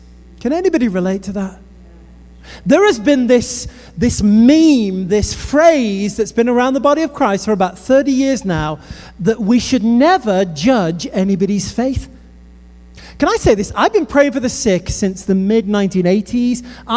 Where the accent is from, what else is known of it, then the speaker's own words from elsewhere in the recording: United Kingdom; I'm British.